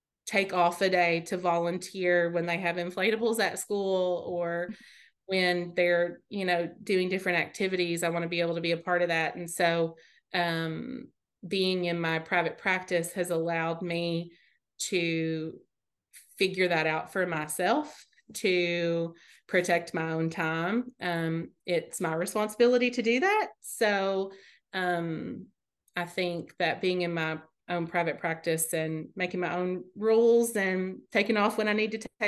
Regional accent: Kentucky, United States; also born or lived in Lexington; I lived in Lexington for a long time, and I am originally from Eastern Kentucky, but hadn't lived here since I graduated from high school.

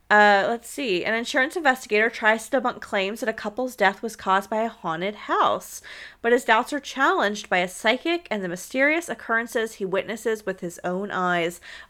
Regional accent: the South, United States; I'm from the South. We always drank it iced

